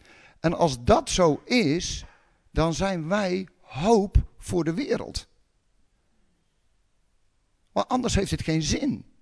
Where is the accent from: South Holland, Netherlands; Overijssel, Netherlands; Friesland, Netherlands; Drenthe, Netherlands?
South Holland, Netherlands; Ik kom uit de polder van de Vijf Herenlanden. Daar heb je veel van die twijgjes.